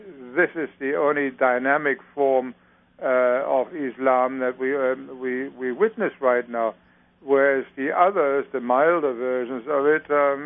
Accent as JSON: {"language": "English", "region": "Saxony", "country": "Germany", "said": "especially in the states of Saxony and Brandenburg, and since Saxony is my home state, I'm particularly appalled"}